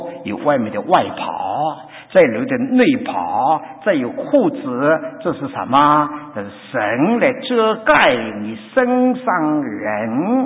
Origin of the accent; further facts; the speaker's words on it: China; 也影响到我们中国人同胞身上